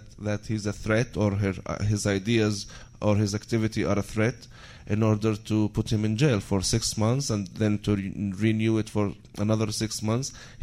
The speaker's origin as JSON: {"language": "English", "town": "Tira", "region": "Central District", "country": "Israel", "tie": "born or raised there", "said": "I grew up in Tira and I was sent to a Jewish boarding school."}